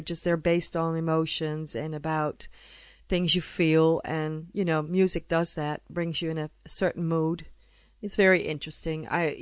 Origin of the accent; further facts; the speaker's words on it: Atlanta, Georgia, United States; But when I was a teenager, back in Georgia, I started singing regularly with a band